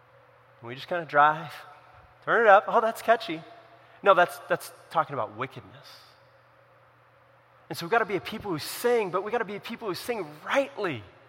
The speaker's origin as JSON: {"language": "English", "region": "the West", "country": "United States", "tie": "born or raised there", "said": "I grew up in the West. In the summer, if we took care of our lawn like we do out here in the East, you know what color it would be?"}